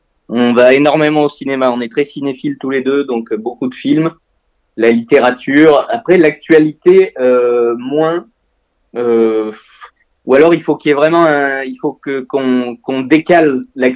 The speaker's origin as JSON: {"language": "French", "town": "Lyon", "region": "Auvergne-Rhône-Alpes", "country": "France", "tie": "born or raised there", "said": "J'ai grandi à Lyon."}